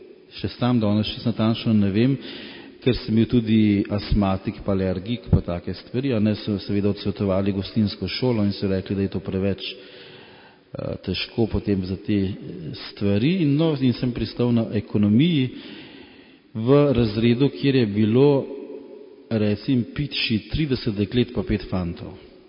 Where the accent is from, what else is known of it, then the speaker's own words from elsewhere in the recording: Ljubljana, Central Slovenia, Slovenia; accent: Ljubljana; Po govorici boste ugotovili, da nisem Dolenc, da nisem Gorenc, ampak da govorim pogosto pokvarjeno ljubljanščino. Tako da sem Ljubljančan, rojen je takole, recimo, da bomo rekli 42 let pa 11 mesecev.